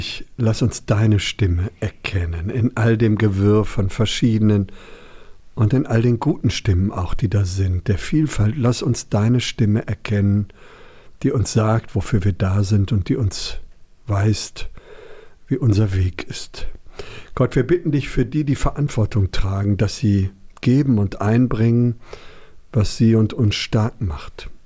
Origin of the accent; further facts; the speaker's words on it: Hanover, Lower Saxony, Germany; Hannover ist ja meine Heimatstadt